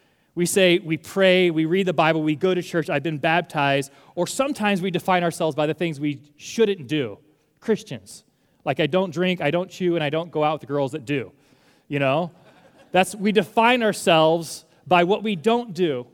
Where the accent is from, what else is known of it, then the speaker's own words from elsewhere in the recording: Ohio, United States; You know, I'm from Ohio. I know what a Buckeye is because I'm a nut.